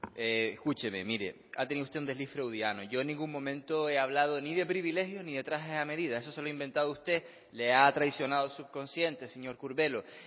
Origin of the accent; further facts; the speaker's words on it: Canary Islands, Spain; yo me siento un canario universal y estoy intentando cambiar mi tierra en el Parlamento